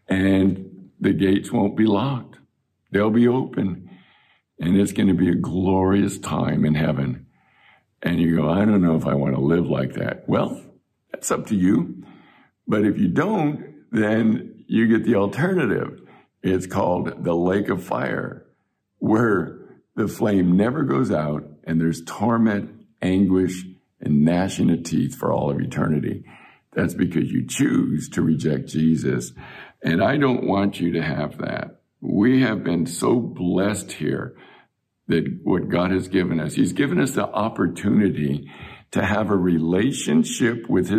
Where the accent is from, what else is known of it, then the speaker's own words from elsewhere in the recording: Chula Vista, California, United States; I remember growing up in Chula Vista where we never even locked our doors.